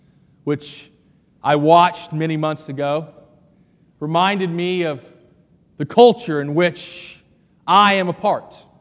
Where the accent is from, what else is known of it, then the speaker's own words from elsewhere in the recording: Boone, North Carolina, United States; The home church that I grew up in Boone, North Carolina, had bullets placed in the offering plate after the pastor would talk about issues of race.